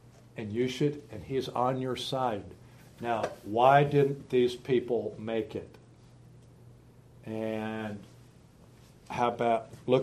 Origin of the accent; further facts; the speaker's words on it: United States; I am praying for America. I'm American through and through, and I'm a Republican through and through, and I'm conservative through and through.